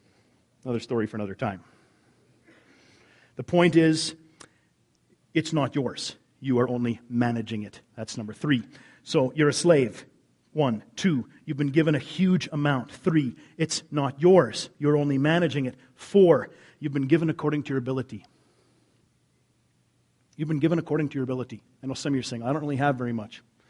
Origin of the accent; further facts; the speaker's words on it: United States; I know we're very American and we work very hard for all the things that we have